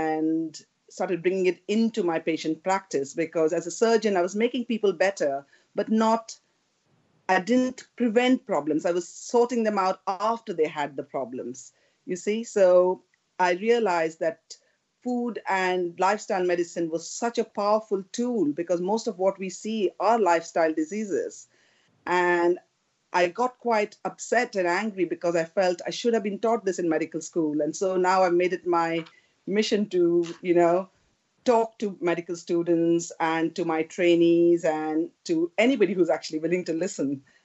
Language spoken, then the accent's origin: English; India; now in United Kingdom; Occasionally, out of curiosity, tried some chicken when I grew up in India in my friend's house, much to my mother's dismay because she was an ethical vegetarian.